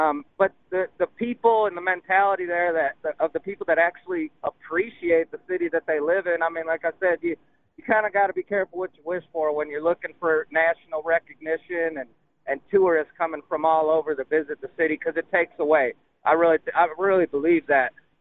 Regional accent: Buffalo, New York, United States; when I say that I'm from Buffalo, you get a lot

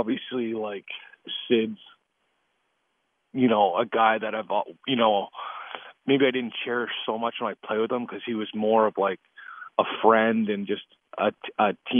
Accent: Canada; When I grew up in Canada

